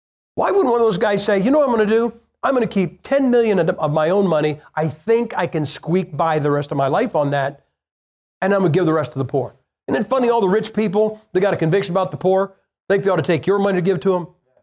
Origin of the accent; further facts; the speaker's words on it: Ohio, United States; I'm from Ohio, man. Michigan and us, we're like this.